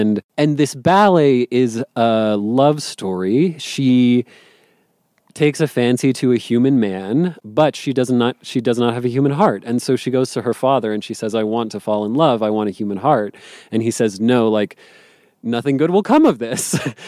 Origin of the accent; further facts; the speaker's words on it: New Mexico, United States; growing up in New Mexico and being, like, a teenager who was too cool for everything, I found, like, everyone speaks Spanish.